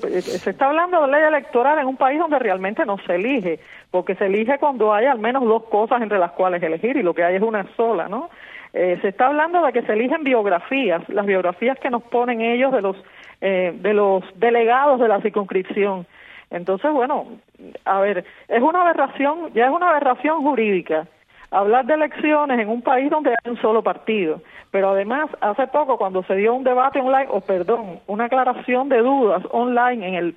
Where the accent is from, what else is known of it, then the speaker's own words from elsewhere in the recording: Cuba; yo soy cubano para unas cosas y para otras, ¿no?